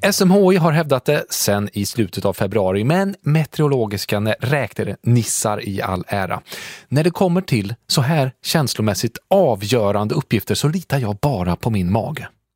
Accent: Värmland, Sweden; som värmlänning

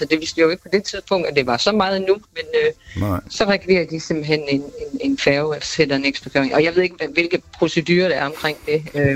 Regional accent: Esbjerg, Region of Southern Denmark, Denmark; Nej, jeg er oprindelig fra Esbjerg.

